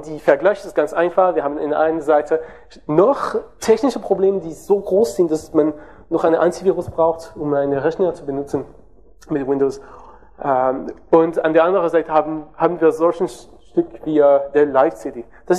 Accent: France; German is a second language; Ich bin Franzose, wie ihr hören könnt, und ich hatte eine Wahl diese Woche, entweder relativ verständbar Englisch zu schreiben oder total komisches Deutsch.

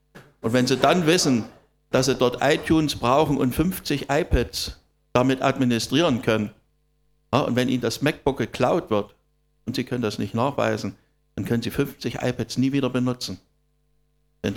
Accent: Munich, Bavaria, Germany; ich komme aus München, ja, damit das wisst

